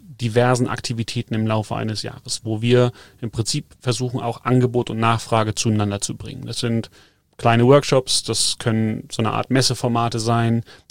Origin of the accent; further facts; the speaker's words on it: Northern Germany, Germany; ich komme zwar aus dem Norden, aber eigentlich habe ich immer mehr Bezug zu den Bergen als zum Wasser gehabt. Und insofern war es nicht verwunderlich, dass ich mich hier unten im Süden mal niederlasse.